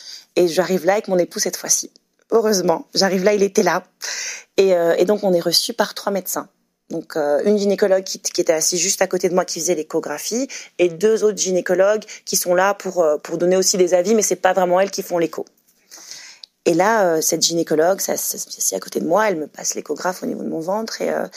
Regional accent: Mons, Wallonia, Belgium; Alors que moi, je suis de Mons, c'est quand même pas tout près

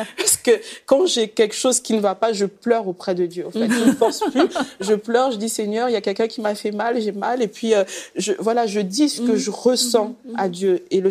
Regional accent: Gabon; moi, je suis du Gabon

